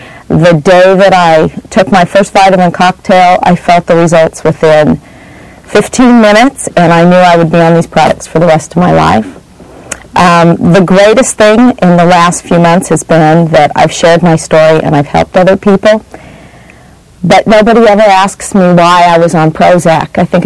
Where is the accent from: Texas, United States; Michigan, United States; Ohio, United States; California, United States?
California, United States; Elk Grove; I'm from Elk Grove, California.